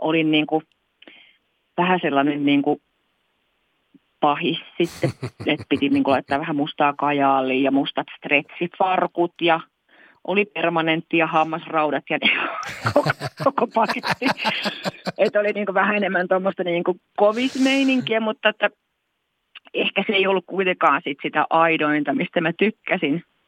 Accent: Vaasa, Ostrobothnia, Finland; soitettiin niin kuin Vaasassa mun kotikaupungissa monissa tilaisuuksissa

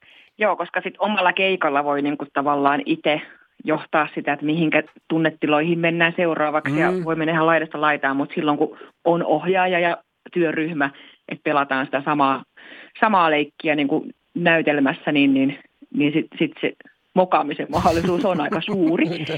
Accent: Vaasa, Ostrobothnia, Finland; soitettiin niin kuin Vaasassa mun kotikaupungissa monissa tilaisuuksissa

